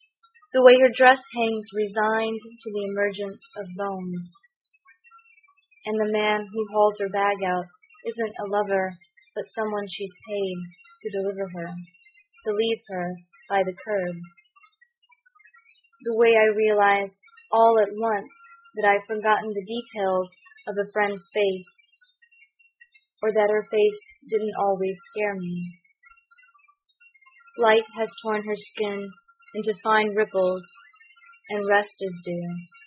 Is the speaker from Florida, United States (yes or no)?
no; Tennessee, United States; takes its title from a real body of water in my home state of Tennessee.